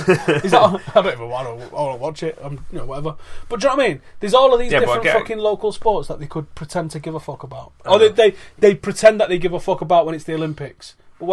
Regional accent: Manchester, North West England, United Kingdom; Yeah, because I'm from Manchester and he lives in Manchester.

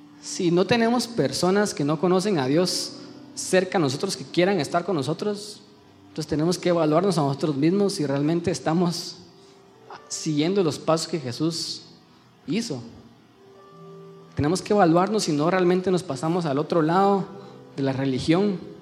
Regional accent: Guatemala; yo, como crecí aquí en Guatemala y crecí en la iglesia

